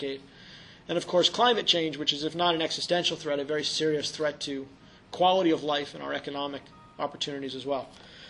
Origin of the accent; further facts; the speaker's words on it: Trumbull, Connecticut, United States; I am from there.